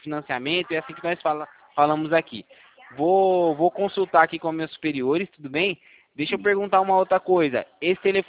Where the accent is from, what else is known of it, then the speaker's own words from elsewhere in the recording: Atibaia, São Paulo, Brazil; Eu sou de Atibaia, interior de São Paulo.